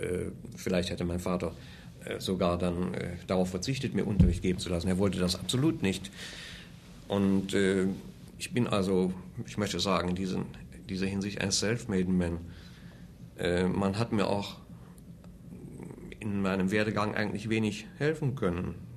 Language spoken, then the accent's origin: German; Wuppertal, North Rhine-Westphalia, Germany; born there; in Elberfeld, in Wuppertal heißt es heute. Wo ich geboren bin.